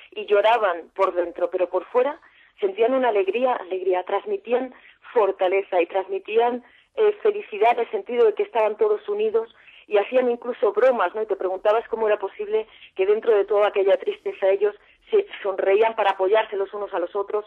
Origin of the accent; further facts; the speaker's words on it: Granada, Andalusia, Spain; y yo soy de Granada, con lo cual me parecía mucho aquella gente